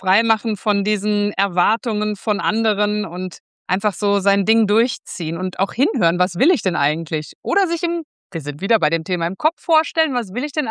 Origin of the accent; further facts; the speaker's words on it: Kamen, North Rhine-Westphalia, Germany; ich komme ursprünglich aus Kamen übrigens, das ist gar nicht so weit vom Emsland entfernt.